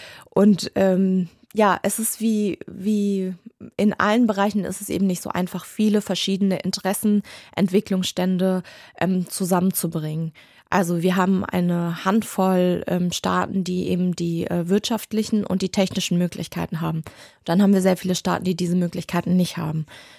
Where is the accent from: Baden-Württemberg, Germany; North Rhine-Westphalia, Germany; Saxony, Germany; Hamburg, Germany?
Hamburg, Germany; Auch ich bin in den 90ern in Hamburg aufgewachsen. Ich hatte das Glück, dass ich in Hamburg aufgewachsen bin